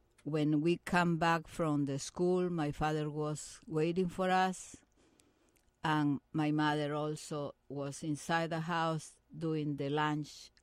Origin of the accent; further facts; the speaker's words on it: Lima, Peru; English is a second language; also born or lived in Catacaos; No, I grew up in Lima, but I born in the town in the north of Peru, in Catacaos.